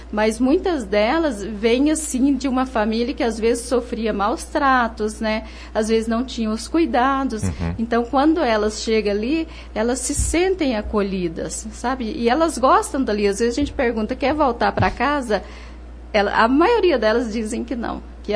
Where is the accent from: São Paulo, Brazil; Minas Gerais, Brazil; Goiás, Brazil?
Goiás, Brazil; Então, eu sou natural de Goiás e eu venho assim de uma família que pode se dizer bem religiosa, porque meu pai era diácono permanente e desde criança eu estudei em colégio de irmãs.